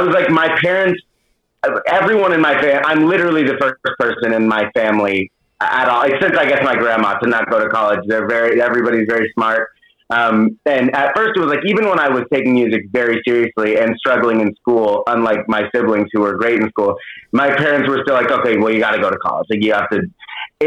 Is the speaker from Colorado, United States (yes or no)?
yes; Denver, Colorado, United States; now in Brooklyn, United States; I guess I didn't realize what makes Denver not like a normal American city until I went to LA and then back to Denver